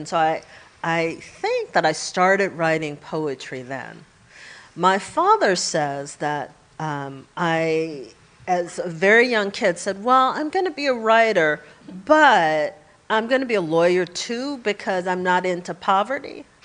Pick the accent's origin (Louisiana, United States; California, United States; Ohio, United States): Louisiana, United States; New Orleans; also born or lived in Illinois; I'm from New Orleans, or I grew up in New Orleans. I was born in Illinois. I speak with the voice that my mother read to me in.